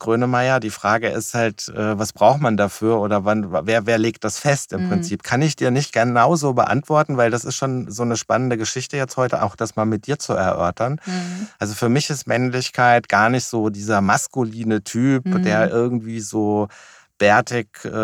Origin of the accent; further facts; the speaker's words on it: Wiesbaden, Hesse, Germany; komme aus Wiesbaden, bin mittlerweile 53 Jahre alt